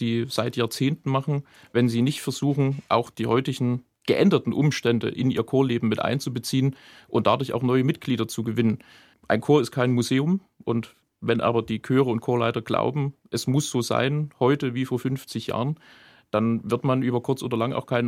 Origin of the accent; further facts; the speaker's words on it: Denneritz, Saxony, Germany; ich komme, das sind ungefähr 15 Kilometer, aus dem Ort Denneritz bei Glauchau. Das ist mein Heimatdorf gewesen über viele, viele Jahre. Und ja, nach Langenbernsdorf hat es mich durch einen großen Zufall verschlagen.